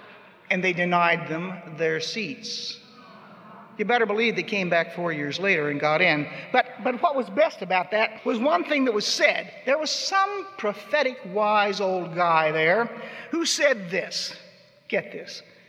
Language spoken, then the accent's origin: English; Missouri, United States; Oh, and then there's Missouri. It's my home state.